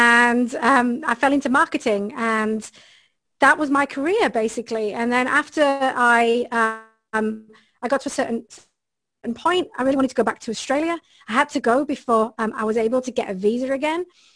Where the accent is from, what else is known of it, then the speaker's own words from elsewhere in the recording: Bradford, Yorkshire and the Humber, United Kingdom; So as you can probably detect in my voice, I'm originally from England, a little town called Bradford, which is in the north of England. So the north of England is pretty much known for just kind of what we call grafting, right? So like working class